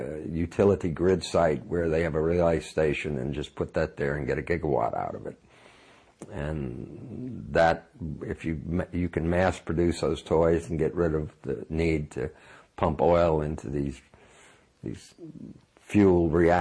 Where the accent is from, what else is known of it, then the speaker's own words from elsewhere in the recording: Missouri, United States; And, you know, show me, and I'm from Missouri, you got to show me a picture of it coming, and I'll buy it.